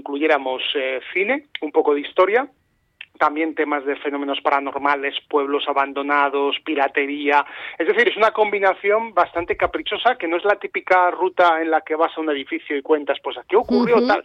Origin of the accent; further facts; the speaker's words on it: Zaragoza, Aragon, Spain; now in Vilanova i la Geltrú, Spain; yo soy de Zaragoza, pero vivo desde hace unos años en Vilanova y la Geltrú